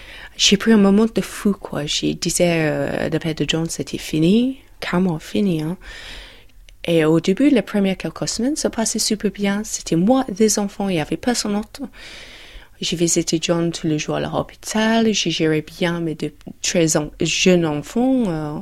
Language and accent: French; England, United Kingdom; French is a second language; now in France; je suis anglaise, je suis 30 ans, j'habite en France, en Loire-Atlantique.